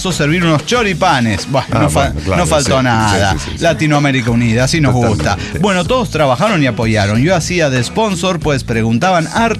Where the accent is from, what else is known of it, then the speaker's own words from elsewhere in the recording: Mexico; yo como mexicano, o sea, quinta generación.